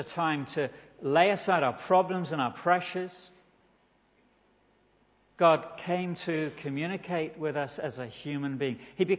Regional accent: Lowestoft, East of England, United Kingdom; I come from Lowestoft, and every Easter Sunday we had a service on the seafront.

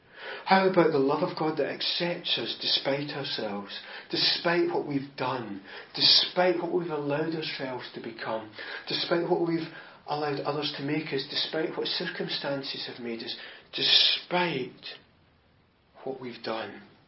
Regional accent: United Kingdom; Okay, we're British, so we're maybe not going to say it out loud.

